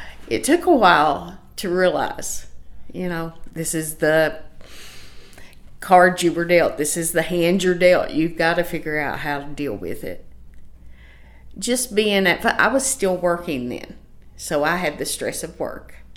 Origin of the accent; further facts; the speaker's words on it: Appalachia, United States; And we're Appalachian people, and we have very much, we're prideful.